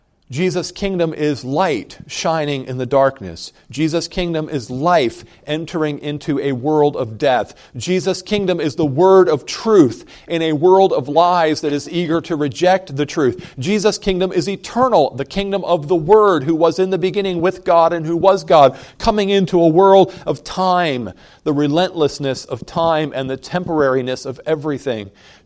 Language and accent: English; Oklahoma City, Oklahoma, United States; born there; My passport will tell you that I was born in Oklahoma City, Oklahoma. I'm a U.S. citizen because I was born here.